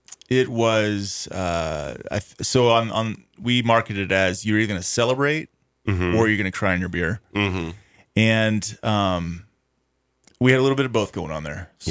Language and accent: English; Ohio, United States; Well, now listen, I was raised in Ohio.